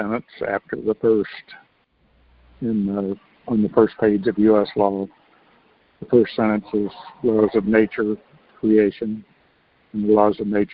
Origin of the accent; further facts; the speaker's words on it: Texas, United States; Hey, Dan. I'm from Texas.